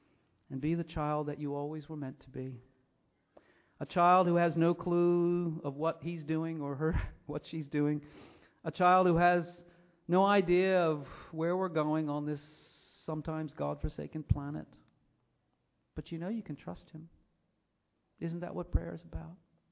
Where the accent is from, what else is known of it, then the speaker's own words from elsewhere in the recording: United States; accent: American; I know my American accent throws those R's into real confusion.